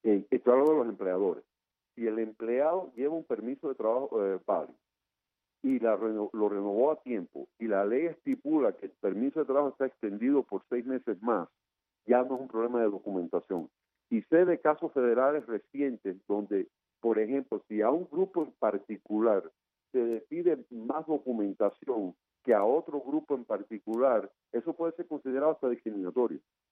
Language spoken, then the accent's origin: Spanish; Guanajuato, Mexico; porque yo soy de Guajirito de Guanajuato